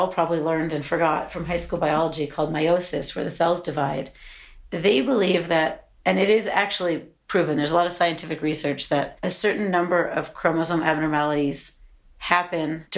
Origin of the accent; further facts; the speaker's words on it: United States; now in London, United Kingdom; We're both American, but we were living in London.